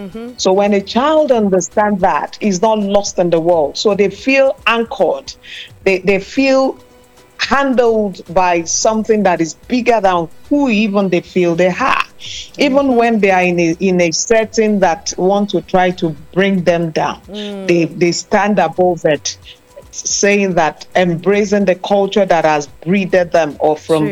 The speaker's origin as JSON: {"language": "English", "country": "Nigeria", "said": "yes, I'm a Nigerian. We are giants."}